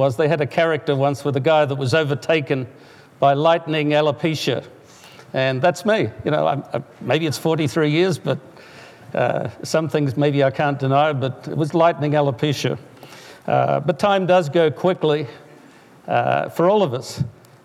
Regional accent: Sydney, New South Wales, Australia; when I was that preteen, actually only about 6, 7 years old, growing up in Sydney, Australia

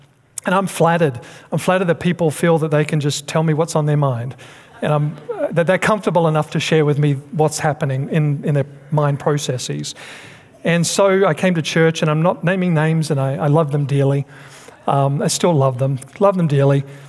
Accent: Australia; she was from Australia, I'm from Australia, so we had a good laugh at this

